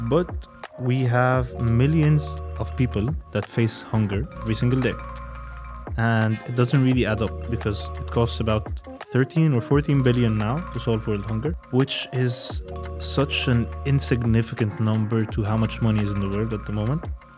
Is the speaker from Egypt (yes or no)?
yes; Egypt; English is a second language; especially that I came from Egypt, so I know like the food.